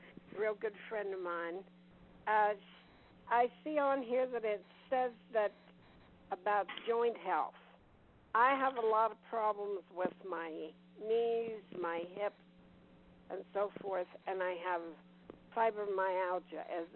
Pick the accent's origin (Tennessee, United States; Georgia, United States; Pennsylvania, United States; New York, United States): Pennsylvania, United States; from Pennsylvania.